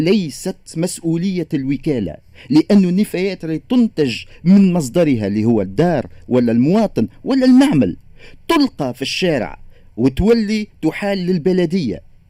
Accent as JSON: {"language": "Arabic", "country": "Tunisia", "said": "انا قلت انا مواطن تونسي"}